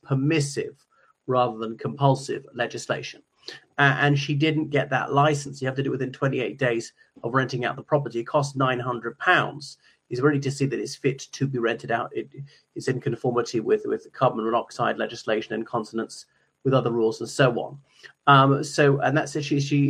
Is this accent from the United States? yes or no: no; Ireland; from Ireland.